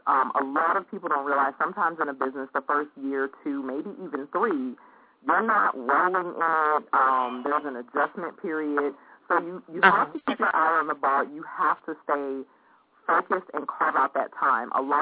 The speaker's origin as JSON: {"language": "English", "town": "St. Louis", "region": "Missouri", "country": "United States", "tie": "born or raised there", "said": "I would be remiss if I didn't shout out my hometown of St. Louis, Missouri. So if you have any listeners, I'm born and raised all the way from St. Louis."}